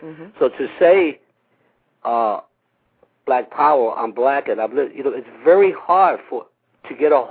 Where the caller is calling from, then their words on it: Philadelphia, Pennsylvania, United States; I'm calling from Philadelphia.